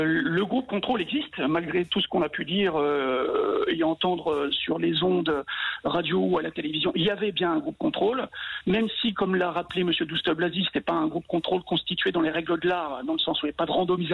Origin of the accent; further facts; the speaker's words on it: Reims, Grand Est, France; Je suis de Reims. Je ne suis pas du tout de l'IHU de Marseille.